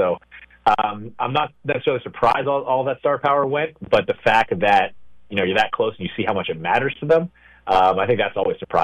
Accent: United States; And so as an American, I'm like, man, are they really not going to win gold?

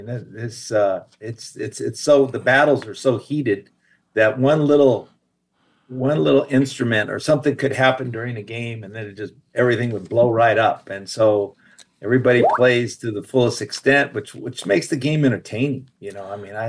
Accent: Wilmington, California, United States; also born or lived in Torrance; But I came from Southern California, Ron, you know, and so I grew up in Wilmington and was born in Torrance.

